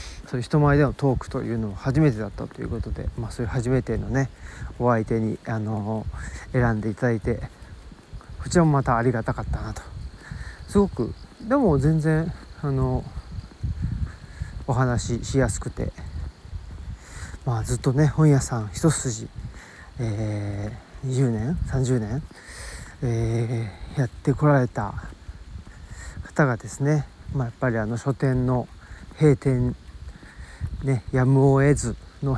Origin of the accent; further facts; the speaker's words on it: Urawa, Saitama, Japan; 私関東人で埼玉県の浦和市っていうところで育ちまして